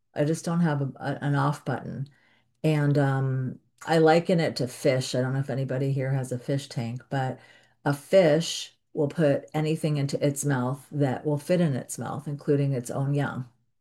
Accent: New York City, New York, United States; I grew up in Greenwich Village, New York, and there was like food everywhere.

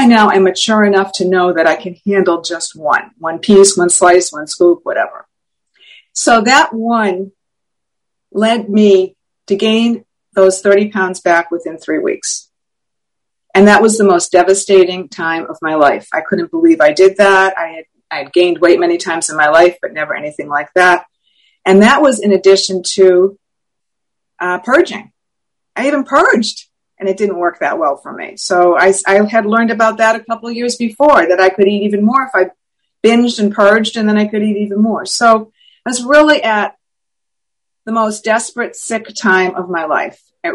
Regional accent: Massachusetts, United States; So in 1979, in August, there was this doctor in where I lived. I'm from Massachusetts.

